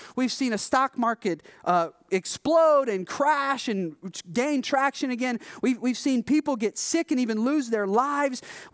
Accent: Alabama, United States; also born or lived in South Carolina; We moved from South Carolina to Alabama. Alabama is where I ended up doing middle school and high school. We actually had a little bit of roots there.

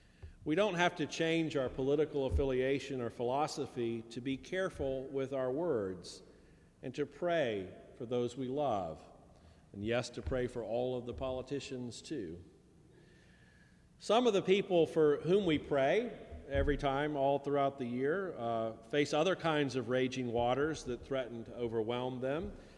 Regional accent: North Carolina, United States; And of course, there's major damage in my home state of North Carolina, too.

